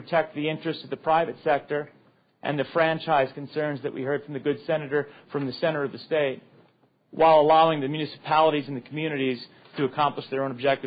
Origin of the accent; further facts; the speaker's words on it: Laramie, Wyoming, United States; I can't think of a better economic development opportunity for my hometown. As a matter of fact, that's probably the A game I can think of in terms of drawing the type of industry we want to diversify to downtown Laramie